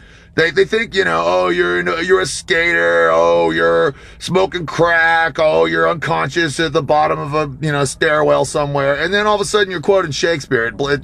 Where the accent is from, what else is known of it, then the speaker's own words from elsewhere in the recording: Washington, D.C. area, United States; I was took the form of a pimply-faced little suburbanite in the suburbs of Washington, D.C., where I grew up on Jay Adams and Tony Alva.